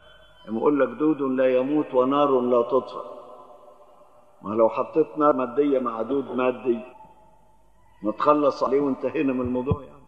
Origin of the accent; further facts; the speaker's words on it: Upper Egypt, Egypt; لزمن قريب عندنا في الصعيد كنا بالشكل ده